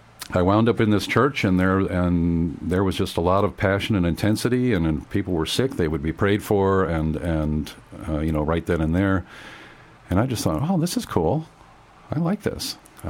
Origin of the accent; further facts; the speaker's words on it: Ohio, United States; I grew up in the Episcopal Church, and like a lot of young people in the 60s, I really didn't like it very much. This is in Ohio, and we went to a country club church that was literally across the street from the country club.